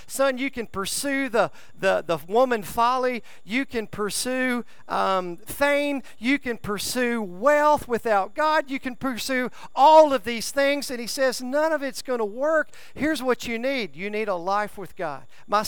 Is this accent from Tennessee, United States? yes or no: yes; Centerville, Tennessee, United States; Ask me where I'm from. I'm from Centerville, Tennessee, home